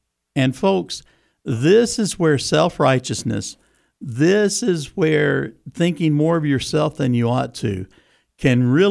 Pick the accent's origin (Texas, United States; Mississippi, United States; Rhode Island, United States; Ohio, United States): Mississippi, United States; I'm from South Mississippi, so.